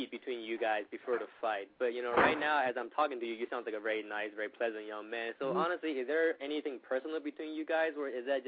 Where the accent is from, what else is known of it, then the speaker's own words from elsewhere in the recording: Baltimore, Maryland, United States; Now, I'm from Baltimore